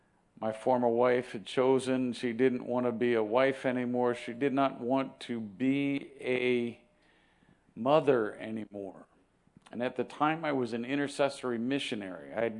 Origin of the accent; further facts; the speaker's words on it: New England, United States; It actually happened while I was away at a conference in New England, my hometown, my region